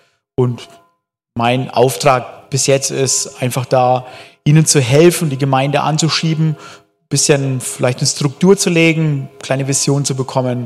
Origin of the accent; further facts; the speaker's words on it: Bavaria, Germany; accent: Franconian; moved away; Also, ich bin ein Oberfranke, ein richtiger, von daher darf ich das sagen und wir sind vor vielen, vielen Jahren ausgezogen von Oberfranken.